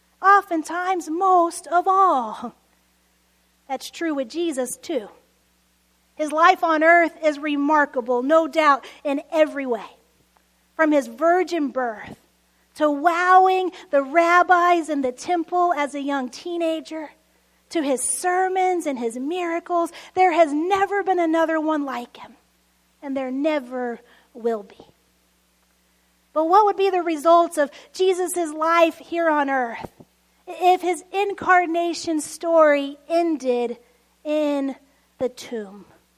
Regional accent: Dallas, Texas, United States; Growing up in Dallas in the 1990s, couldn't help but be raised a Cowboys fan.

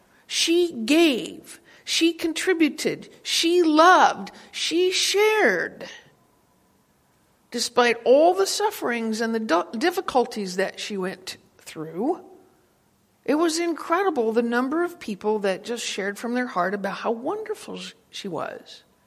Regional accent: Wyoming, United States; Now, I have to be really careful because I grew up in Wyoming.

